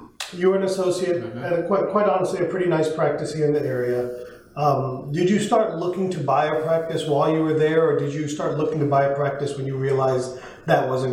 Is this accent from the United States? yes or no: yes; Rockingham, United States; I grew up in Rockingham, 5,000-7,000 people.